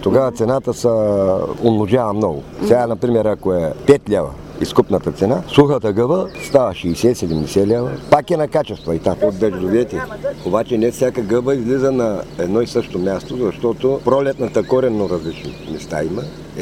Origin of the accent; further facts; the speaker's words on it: Kotel, Sliven Province, Bulgaria; Котел съм. От Котел съм. Обаче тук съм 20 години вече в този район.